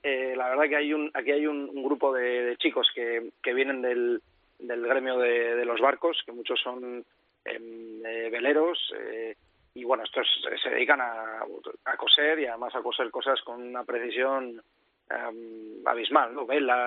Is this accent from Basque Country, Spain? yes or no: yes; Hondarribia, Basque Country, Spain; now in Palma de Mallorca, Spain; Yo soy de Hondarribi, de un pueblito allá al lado de San Sebastián, pero ahora estoy viviendo en Palma de Mallorca.